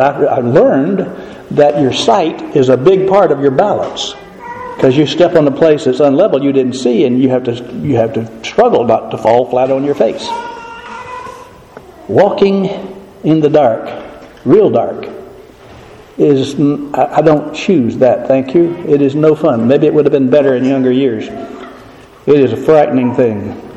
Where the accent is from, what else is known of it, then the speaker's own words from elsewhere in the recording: the South, United States; I'm still from the South. I still pick up some of that stuff and carry it along with me.